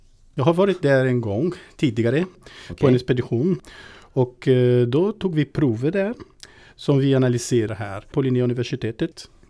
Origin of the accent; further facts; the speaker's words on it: Southern Brazil, Brazil; Swedish is a second language; moved away as an adult; now in Sweden; Nej, inte alls. Jag kommer från Brasilien faktiskt, från södra Brasilien.